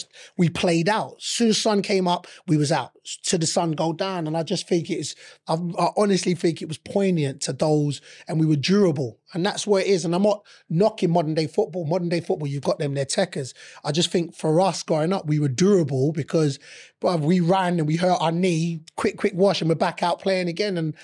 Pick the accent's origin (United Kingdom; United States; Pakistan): United Kingdom; London; So I'm 18, born and raised in London.